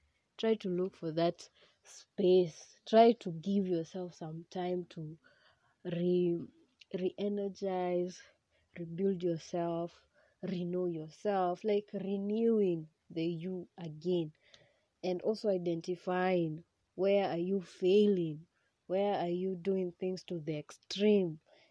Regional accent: Kenya; I am a Kenyan because I shrub a lot and I am very proud of my shrubbing.

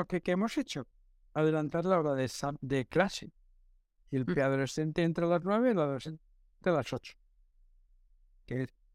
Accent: Spain; Nosotros somos desafortunadamente un país que estamos empezando a levantarnos como europeos, pero seguimos acostándonos como españoles

